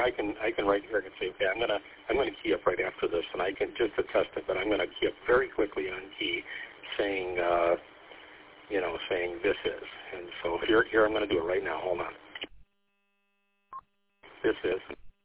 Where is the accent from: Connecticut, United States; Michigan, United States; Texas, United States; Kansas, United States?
Michigan, United States; Mount Clemens; now in Ohio, United States; And I'm from Mount Clement. I was born and raised in Mount Clement. I live now in Ohio now.